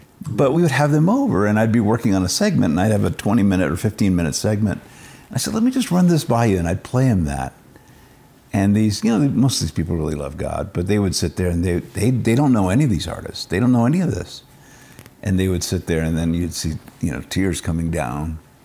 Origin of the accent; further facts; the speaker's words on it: Hong Kong; now in United States; I was from nowhere. I was from Hong Kong. So, and we ended up in Southern California.